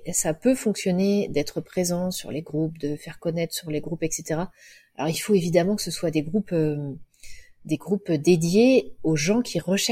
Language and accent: French; Cholet, Pays de la Loire, France; Moi, elle est dans mon cœur parce que c'est là où j'ai grandi, mais bon, c'est pas non plus un haut lieu du tourisme.